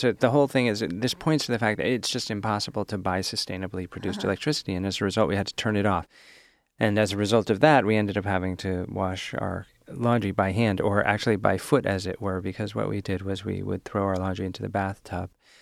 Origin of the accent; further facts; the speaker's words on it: New York City, New York, United States; I'm from New York City, and there's this store called Integral Yoga